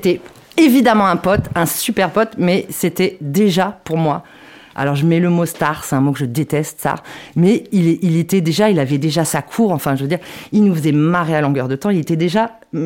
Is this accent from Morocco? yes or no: no; Trappes, Île-de-France, France; also born or lived in Versailles; Et j'ai grandi à Trappe. Mes 20 premières années, je les ai passées à Trappe. Une pure trappiste.